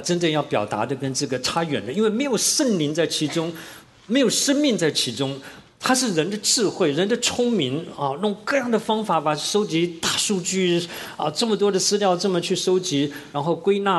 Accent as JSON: {"language": "Chinese", "country": "Taiwan", "tie": "born or raised there", "said": "我从小在台湾长大，台湾是多神的国家哈"}